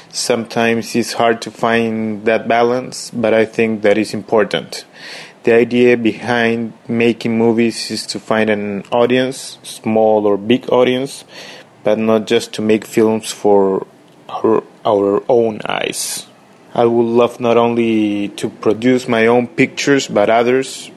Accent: Peru; English is a second language; I come from Peru

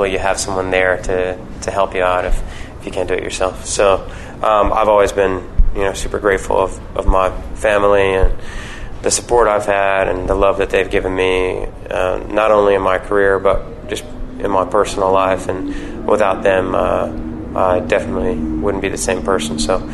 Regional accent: Texas, United States; we're both born and raised in Texas and are Texas natives and live there now.

